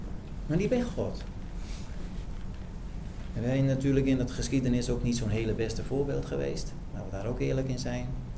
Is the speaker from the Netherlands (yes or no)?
yes; Overijssel, Netherlands; Als je een voetbalwedstrijd ziet, bij ons, ik ben geen voetballiefhebber, maar bij ons in Twente